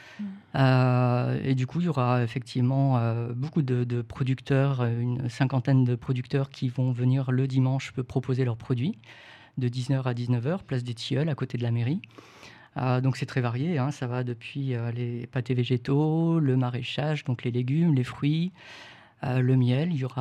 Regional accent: Saint-Marcel-lès-Valence, Auvergne-Rhône-Alpes, France; je suis né dans la Drôme. Il y a quelques années, donc j'ai toujours vécu à Saint-Marcel-les-Valences

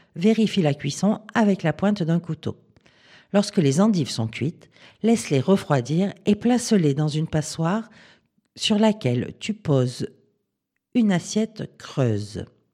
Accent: Auvergne-Rhône-Alpes, France; il ne fait pas assez froid chez nous, dans la Drôme.

